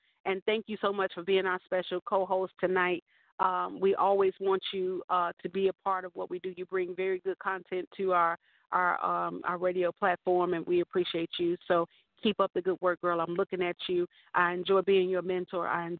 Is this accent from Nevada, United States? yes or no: yes; Nevada, United States; I'm your host tonight … live from Las Vegas. I am so happy right here in Nevada, my hometown, but my home state, rather.